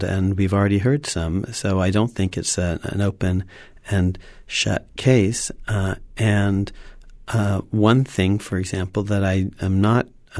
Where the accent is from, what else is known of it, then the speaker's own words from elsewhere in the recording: California, United States; I grew up in California, and it at first seemed just odd